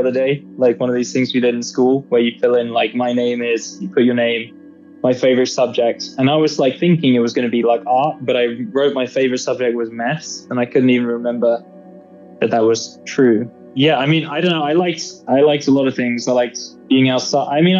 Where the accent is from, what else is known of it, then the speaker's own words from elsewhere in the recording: England, United Kingdom; obviously I am English. I'm like from there. I grew up there, but I always sort of didn't quite feel like I embraced that side of my identity in the same way.